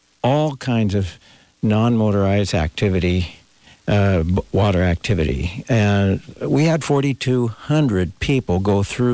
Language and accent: English; Renton, Washington, United States; so I'm really local.